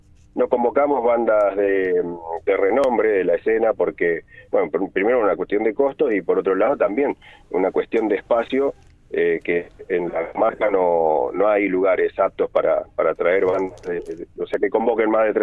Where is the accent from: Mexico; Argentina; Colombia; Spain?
Argentina; Bahía Blanca, Buenos Aires Province; yo la primera vez que vine acá desde Bahía Blanca, que es